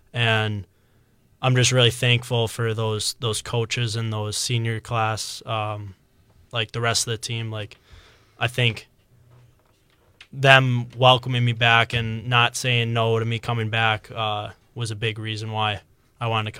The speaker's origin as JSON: {"language": "English", "town": "Eagle River", "country": "United States", "tie": "born or raised there", "said": "just growing up in Eagle River, all of my friends played football."}